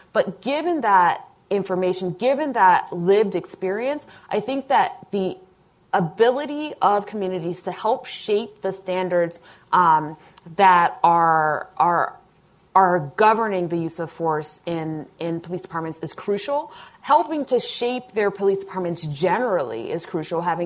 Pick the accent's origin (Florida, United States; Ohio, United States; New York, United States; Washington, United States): Ohio, United States; Cincinnati; I'm from Cincinnati, Ohio, where there was a very community-engaged collaborative process around changing police practices.